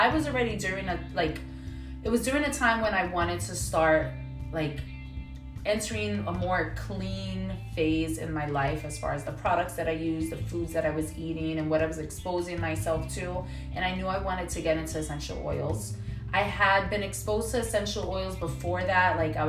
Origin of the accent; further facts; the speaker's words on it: New York City, New York, United States; moved away as an adult; now in Connecticut, United States; So I'm from the Bronx. I'm a New Yorker. I don't live in the Bronx anymore. I still work there, but I live in Connecticut now. After COVID, I moved out.